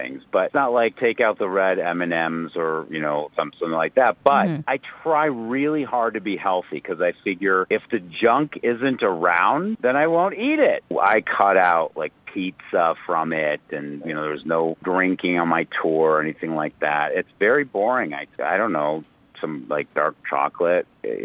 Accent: Cleveland, Ohio, United States; also born or lived in Los Angeles; For somebody like me that lived in Los Angeles for so many years and then, you know, now lives in my hometown of Cleveland, Ohio.

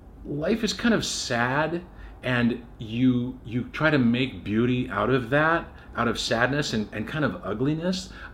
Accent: Pacific Northwest, United States; growing up in the Northwest and driving in old crappy cars

